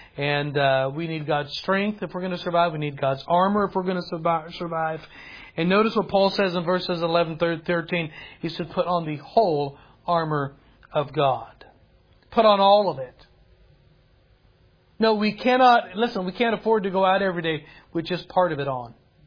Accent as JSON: {"language": "English", "country": "United States", "said": "As an American, I could get pretty mouthy on the island of Madagascar"}